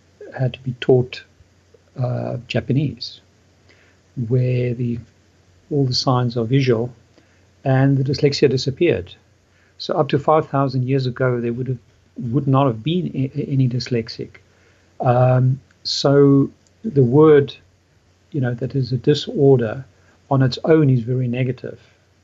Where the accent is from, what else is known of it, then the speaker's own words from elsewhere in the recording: South Africa; growing up in South Africa in the educational system in the 1970s